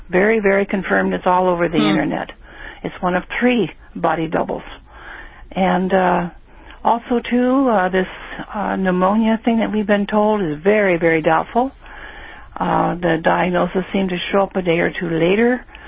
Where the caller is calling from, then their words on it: San Diego, California, United States; I'm calling from the San Diego area